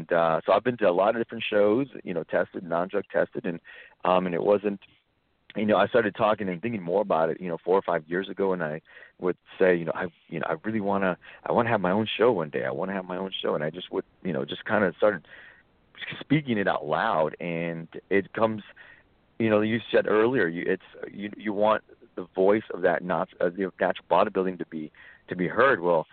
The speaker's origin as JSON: {"language": "English", "region": "Texas", "country": "United States", "tie": "born or raised there", "said": "I grew up actually in South Texas, where it was, where every single drug, every single steroid, either human or a veterinary, was easily accessible."}